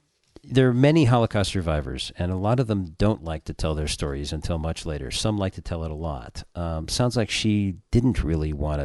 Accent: California, United States; Josh is from more or less my hometown, Southern California.

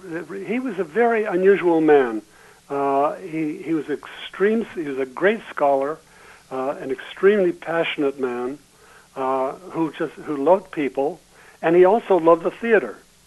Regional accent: Ohio, United States; I grew up in Ohio without, you know, the parents who worked very hard

